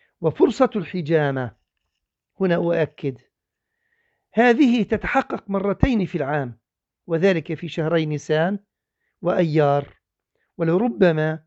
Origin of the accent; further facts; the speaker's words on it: Jordan; وأحيانا إحنا عندنا في الأردن مثلا قد يكون شهر 5 أيضا بارد